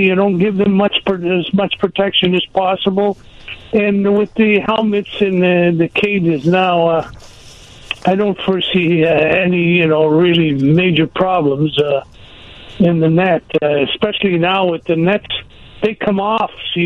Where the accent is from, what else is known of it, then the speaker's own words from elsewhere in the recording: Canada; Because we grew up in Canada